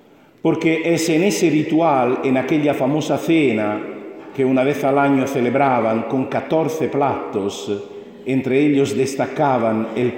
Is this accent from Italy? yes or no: yes; Italy; first language Italian; Spanish is a second language; now in Spain; entonces prefiero seguir con el idioma castellano, aunque el idioma gallego es más parecido al idioma de mi tierra, al italiano.